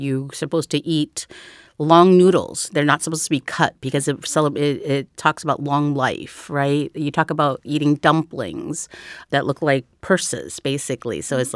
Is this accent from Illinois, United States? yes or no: yes; Chicago, Illinois, United States; I'm from Chicago, so we have a huge parade every year.